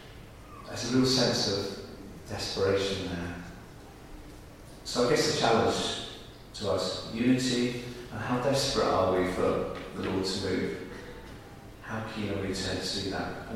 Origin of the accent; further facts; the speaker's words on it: Wales, United Kingdom; and I grew up in South Wales.